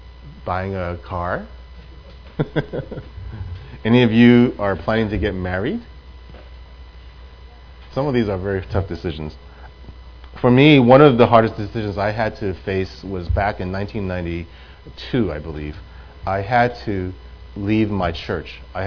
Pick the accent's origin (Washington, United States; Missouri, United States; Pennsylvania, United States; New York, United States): New York, United States; New York City; moved away as an adult; also born or lived in Taiwan / Hong Kong; neither Betty nor I had ever lived outside of New York City. We came from Taiwan and Hong Kong, but we grew up in New York City. So New York was our home.